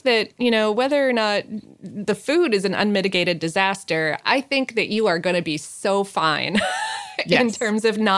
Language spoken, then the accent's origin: English; Omaha, Nebraska, United States; I am from Omaha, which is a larger city, and was both confused and appalled by the cinnamon roll and chili combo when I moved to Lincoln.